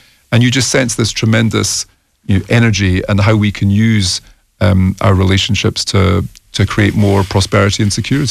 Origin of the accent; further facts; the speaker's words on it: Scotland, United Kingdom; to see my 89-year-old mum and to have a bit of downtime with her in the Scottish Borders, which is my hometown.